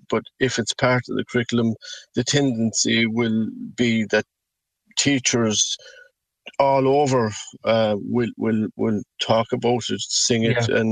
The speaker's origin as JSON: {"language": "English", "country": "Ireland", "said": "I suppose the linkage for us was very tenuous as Irish people, but that was part of our curriculum."}